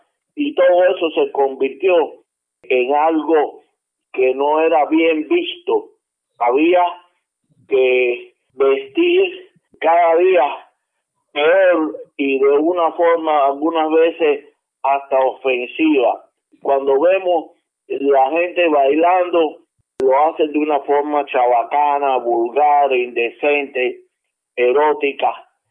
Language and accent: Spanish; Cuba; moved away; tropezamos con gente de otros países aquí, sobre todo latinoamericanos, que te dicen, tú no hablas como cubano.